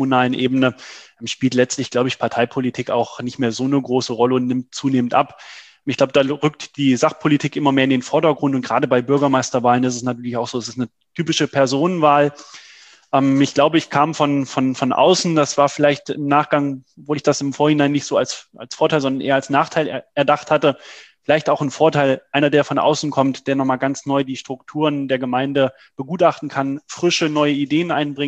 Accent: Trendelburg, Hesse, Germany; dass ich mich aktiv für meine Heimatstadt, damals noch Trendelburg, engagieren will.

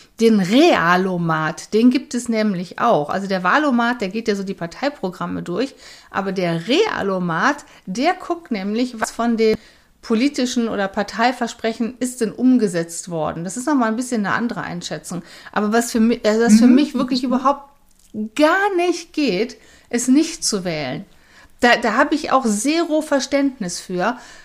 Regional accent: Geldern, North Rhine-Westphalia, Germany; moved away; Ich hatte in dem Wahlbüro meiner Heimatstadt angerufen. Also man muss immer da, wenn man ausgewandert ist, da wählen und da die Unterlagen beantragen, wo man als letztes gemeldet war. Und das ist die Stadt Geldern

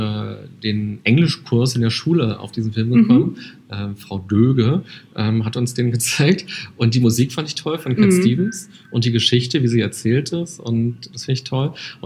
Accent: Berlin, Germany; Weil Berlin, ich bin ja Berliner.

